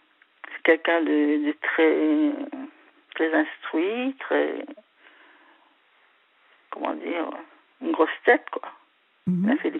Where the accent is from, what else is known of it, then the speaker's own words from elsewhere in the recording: Réunion, France; Ben depuis pratiquement toujours. Hein. Je suis réunionnaise.